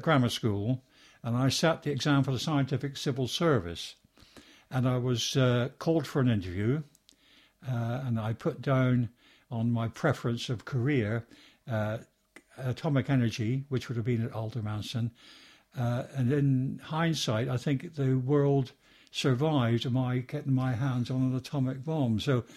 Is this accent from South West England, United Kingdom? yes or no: yes; Plymouth, South West England, United Kingdom; born there; And I was born on the 6th of May 1935 in Plymouth.